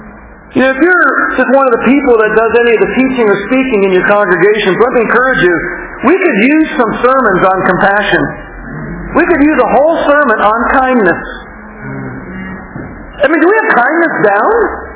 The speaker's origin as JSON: {"language": "English", "country": "Canada", "said": "It's one of the sad things about being a Canadian, you know, we got pancakes, maple syrup"}